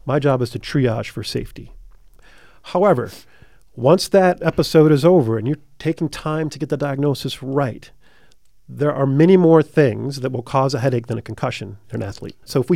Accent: Detroit, Michigan, United States; I grew up playing hockey in Detroit.

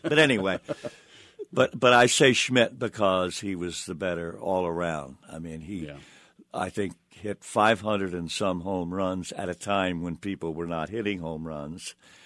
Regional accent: Baltimore, Maryland, United States; And look, this puts a knife through my heart because I grew up in Baltimore.

